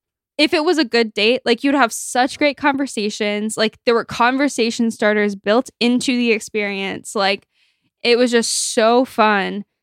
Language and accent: English; United States; because I'm an American